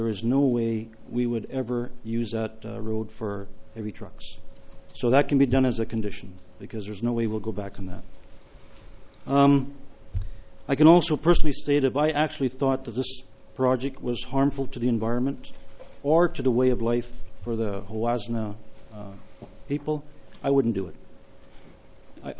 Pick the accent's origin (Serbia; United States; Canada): Canada; Calgary, Alberta; I'm from Calgary, Canada.